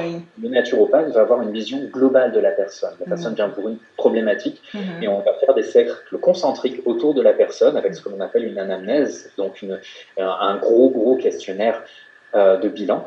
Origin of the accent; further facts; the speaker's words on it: Quebec, Canada; moi je viens du Québec et là-bas, au Canada